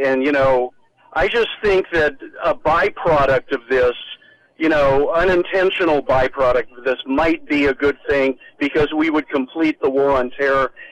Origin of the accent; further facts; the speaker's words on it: Burbank, California, United States; I'm from Burbank, and there were some protesters.